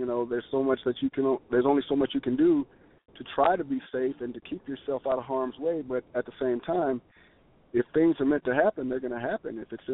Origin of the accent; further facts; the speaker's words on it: Tucson, Arizona, United States; Arizona, of course, being from Tucson, my Arizona Wildcats